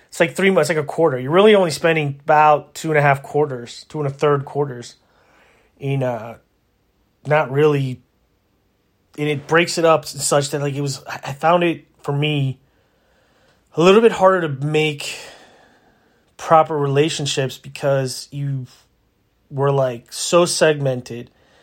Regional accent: Maryland, United States; Some of that comes from the fact that I did a lot of growing up in Maryland, and Maryland's warmish.

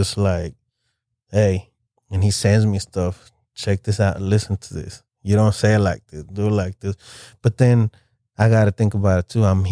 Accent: Monterrey, Nuevo León, Mexico; I grew up listening to all them grupos. So, and I'm from Monterrey. Cumbia has been in my blood since a little kid.

